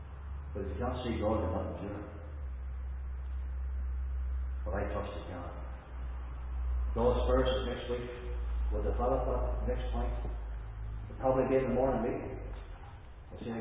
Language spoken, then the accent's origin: English; Northern Ireland, United Kingdom; I'm from Northern Ireland